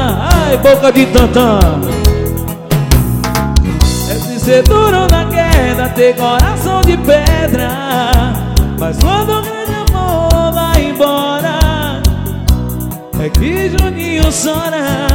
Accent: Itapetinga, Bahia, Brazil; diretamente pra Bom Jesus da Lapa, minha cidade natal, Itapetinga.

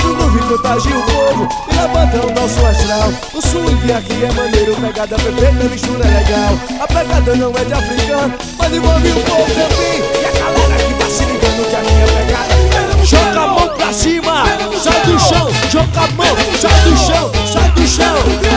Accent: Araripina, Pernambuco, Brazil; Alô pra minha Araripina, meus conterrâneos. Alô pra minha capital Recife. Tô chegando, viu? Eu sou pernambucano com orgulho.

